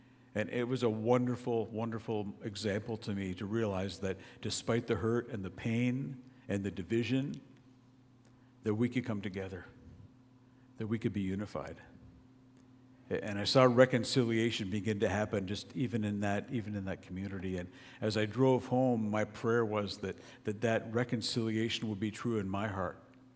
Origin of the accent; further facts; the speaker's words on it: Canada; born there; I was born in Canada, so I also have a Canadian passport.